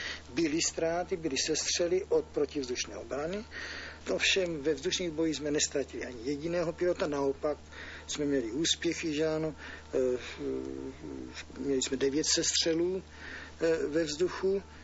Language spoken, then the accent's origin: Czech; Olomouc, Olomouc Region, Czechia; letěl jsem přes mé rodné město, kde žila moje matka